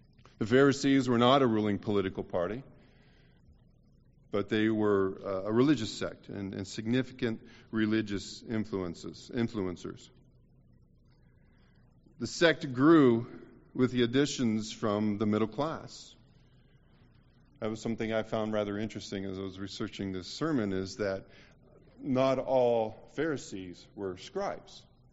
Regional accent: United States; Of course, growing up in America, and I'm not going to pick that fight. That's how I grew up.

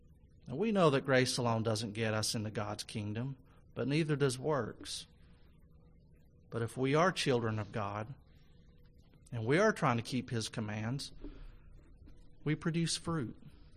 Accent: St. Paul, Minnesota, United States; As I was growing up in St. Paul, Minnesota, my parents always instructed us children to show deep respect and gratitude to Dr. Granovsky

